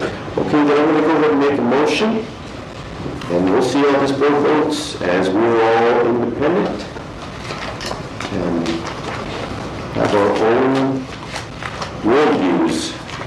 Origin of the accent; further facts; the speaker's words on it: Phoenix, Arizona, United States; growing up in Phoenix, there was always that concern about finding a body in the canal.